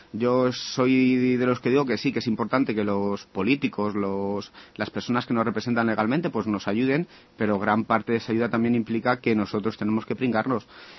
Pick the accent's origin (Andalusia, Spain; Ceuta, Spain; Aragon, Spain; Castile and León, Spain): Castile and León, Spain; Segovia; yo me acuerdo de la tienda de mi pueblo, de Segovia, en Cala Margarita